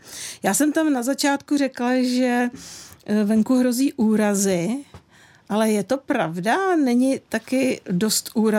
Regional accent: Prague, Czechia; No já bych řekla, my jsme Pražáci

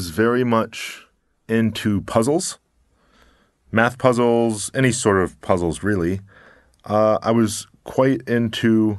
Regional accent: Buffalo, New York, United States; I grew up in Buffalo, New York. I grew up with my mother.

